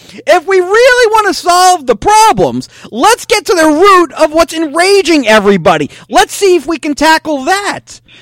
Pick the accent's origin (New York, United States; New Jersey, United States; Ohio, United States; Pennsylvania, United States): New Jersey, United States; Bergenfield; when I was growing up in Bergenfield